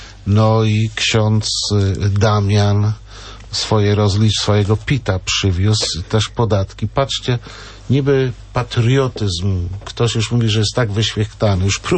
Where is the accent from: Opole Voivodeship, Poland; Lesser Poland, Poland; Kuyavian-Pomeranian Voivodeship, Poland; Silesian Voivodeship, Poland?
Kuyavian-Pomeranian Voivodeship, Poland; Toruń; A ja jestem z Torunia, a nie z Bydgoszczy.